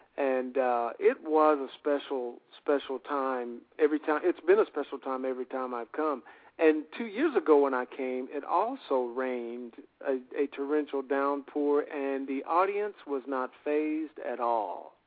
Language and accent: English; Texas, United States; Well, I'm actually from Texas. I'm a native Texan